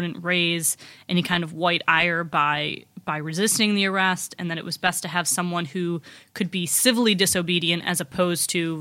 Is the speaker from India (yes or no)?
no; United Kingdom; accent: British; Jealous of my British accent.